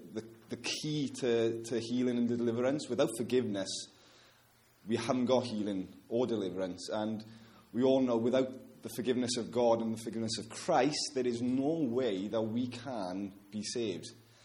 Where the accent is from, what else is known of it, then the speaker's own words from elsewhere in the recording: Wales, United Kingdom; I grew up in Wales, as I've already mentioned.